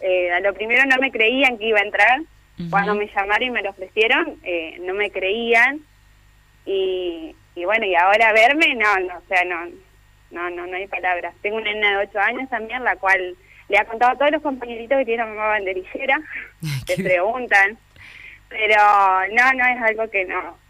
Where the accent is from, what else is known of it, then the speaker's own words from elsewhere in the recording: Viale, Entre Ríos, Argentina; Sí, de Viale.